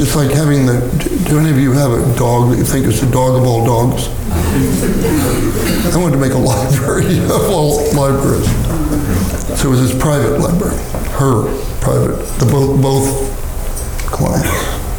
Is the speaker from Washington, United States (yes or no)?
no; Bronx, New York, United States; born there; Bill was born in California. I was born in the Bronx.